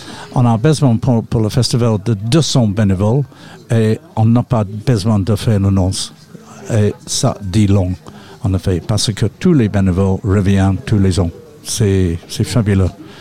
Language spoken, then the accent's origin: French; England, United Kingdom; French is a second language; Désolé, je suis anglais, mais personne n'est parfait.